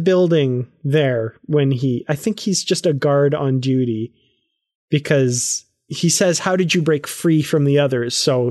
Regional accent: Canada; I'm from Canada

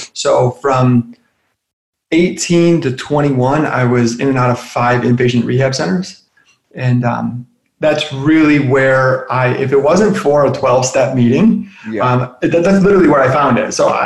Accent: Detroit, Michigan, United States; I'm from the Detroit area. Everything has to do with vehicles. And my parents are both auto workers

